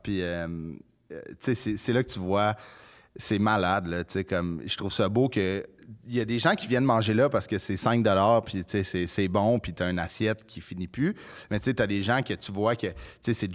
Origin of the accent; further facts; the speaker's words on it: Quebec, Canada; Mais nous, on vient de la Rive-Nord.